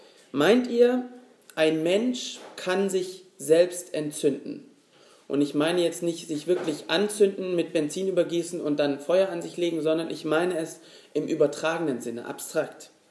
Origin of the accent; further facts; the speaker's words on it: Germany; born there; ich lebe in Berlin, ich bin in Deutschland geboren